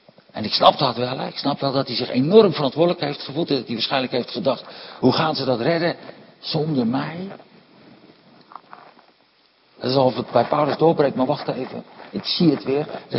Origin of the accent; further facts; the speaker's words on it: Katwijk, South Holland, Netherlands; Ik ben geboren en getogen in Katwijk aan Zee.